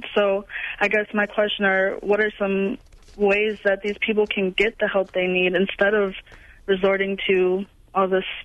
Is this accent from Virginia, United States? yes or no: no; Milwaukee, Wisconsin, United States; now in Chattanooga, United States; I'm from Milwaukee, and I moved a long time ago